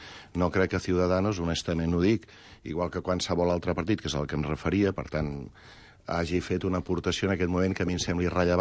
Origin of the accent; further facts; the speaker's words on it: Catalonia, Spain; I jo puc estar com a català preocupat per la relació de Catalunya amb la resta de l'Estat